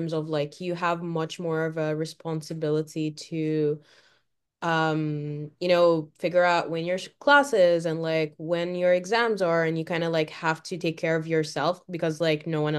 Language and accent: English; Cairo, Cairo Governorate, Egypt; first language Arabic; English is a second language; So I'm from Egypt. I come from the city Cairo, which is like the capital, and our main language is Arabic, and we speak like an Egyptian dialect, so it's like still Arabic, just a little bit different. And I'm born and raised there.